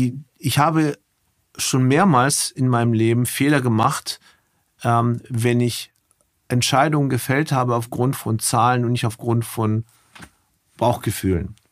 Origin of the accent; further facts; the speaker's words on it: Krefeld, North Rhine-Westphalia, Germany; Also ich komme aus Krefeld, aus dem Rheinland. Da habe ich vorher gewohnt und Meine Wurzeln habe ich sogar, also ein Teil meiner Eltern, die Hälfte ist aus Bulgarien.